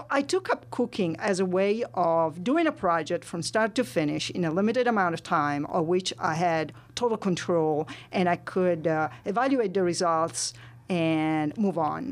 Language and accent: English; Italy; now in United States; Well, you know, growing up in Italy, you take a lot of things for granted.